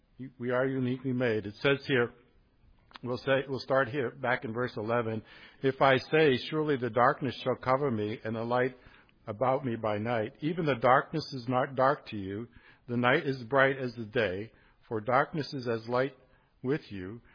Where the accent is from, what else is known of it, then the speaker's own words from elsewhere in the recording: Massachusetts, United States; Now, I grew up in Massachusetts, and for me, Ohio was like on the other side of the country.